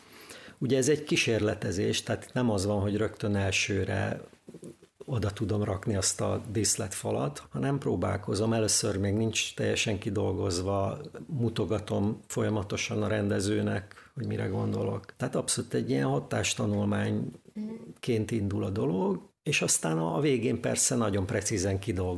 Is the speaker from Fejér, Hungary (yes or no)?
no; Dombóvár, Tolna, Hungary; most például a Dombovárra hívnak, a szülővárosomba